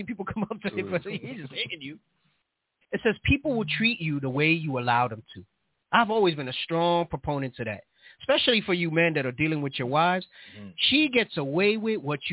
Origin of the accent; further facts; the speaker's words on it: New York, United States; I'm from the Bronx. Oh, praise. Right. I'm actually toned down since I've been out here in the Southwest a little bit.